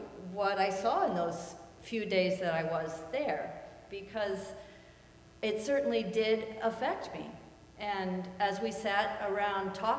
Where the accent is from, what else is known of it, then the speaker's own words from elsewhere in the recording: Illinois, United States; I'm from Illinois, so palm trees still strike me as something alien.